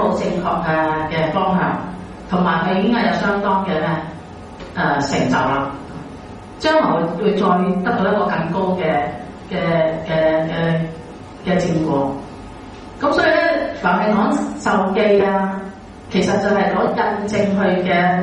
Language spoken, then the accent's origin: Cantonese; China; 咁我哋中國人咧，好多時好多咩好多老師教學生都係咁啊。